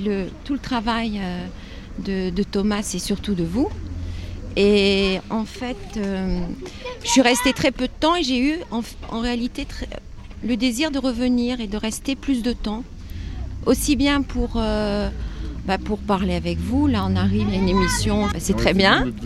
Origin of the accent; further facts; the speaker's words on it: Saint-Ouen, Île-de-France, France; Je viens de Paris, enfin à côté de Paris, Saint-Ouen.